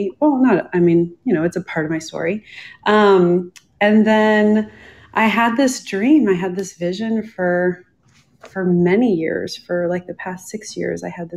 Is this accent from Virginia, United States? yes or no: yes; Fairfax, Virginia, United States; I grew up in Northern Virginia in the metropolitan DC area in Fairfax.